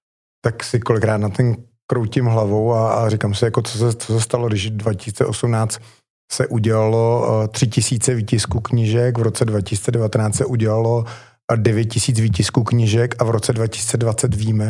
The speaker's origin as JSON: {"language": "Czech", "town": "Plzeň", "region": "Plzeň Region", "country": "Czechia", "said": "Já to vždycky hrozně rád přirovnávám, protože jsem Plzeňák"}